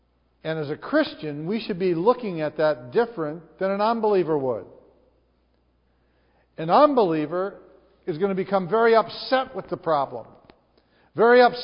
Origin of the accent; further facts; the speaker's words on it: North Dakota, United States; I grew up in North Dakota. When I grew up in North Dakota, pretty much everybody went to church in my little hometown.